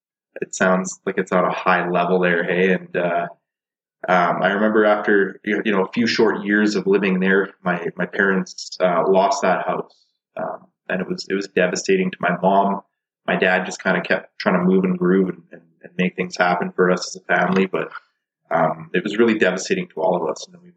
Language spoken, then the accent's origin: English; Winnipeg, Manitoba, Canada; Yeah, I'm from Winnipeg, Manitoba. I'm representing.